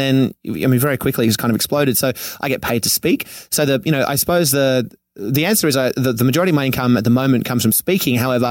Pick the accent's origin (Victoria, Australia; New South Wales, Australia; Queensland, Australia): New South Wales, Australia; Sydney; now in Venice Beach, United States; I come from Manly in Sydney, which is on the beach. I surf.